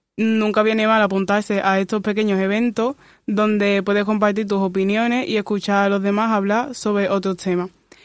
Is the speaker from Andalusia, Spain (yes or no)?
yes; Seville, Andalusia, Spain; born there; soy la moderadora. Nací en Sevilla y mis dos padres son nigerianos.